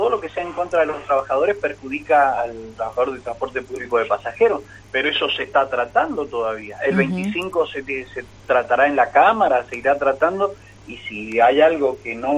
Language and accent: Spanish; Argentina; somos todos argentinos y estamos viviendo lo que venimos viviendo hace tantos años